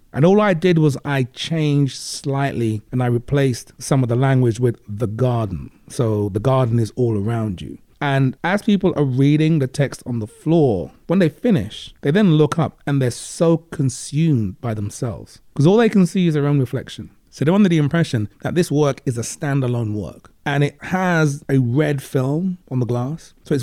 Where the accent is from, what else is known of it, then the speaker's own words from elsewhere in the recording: London, United Kingdom; And I immediately hark back to my early years as a young kid growing up in London and seeing the National Front on the street corners.